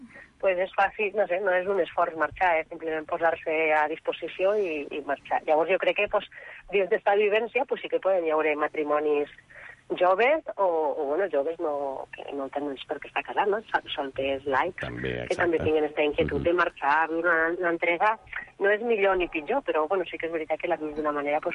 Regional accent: Benicarló, Valencian Community, Spain; Sí, és el meu poble i vivim aquí i estem treballant.

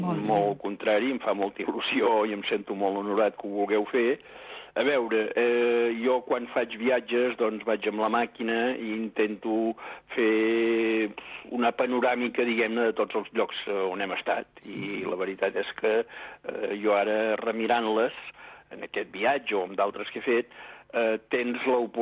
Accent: Girona, Catalonia, Spain; No, jo sóc de Girona.

